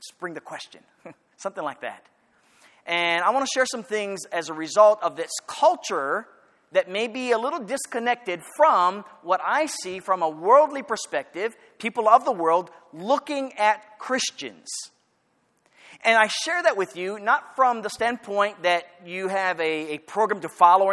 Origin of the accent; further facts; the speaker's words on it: Maui, Hawaii, United States; I grew up on Maui. I'm from the islands. And I came to the mainland to go to school.